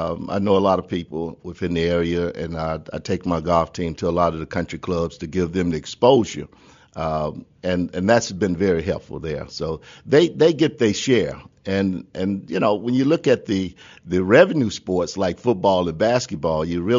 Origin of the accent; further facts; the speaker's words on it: Charlotte, North Carolina, United States; I was born and raised here in Charlotte.